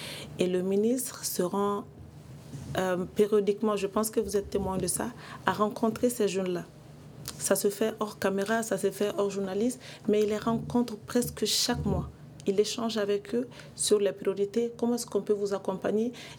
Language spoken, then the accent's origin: French; Mali; lorsqu'on est malien, il faut qu'on soit fier d'être malien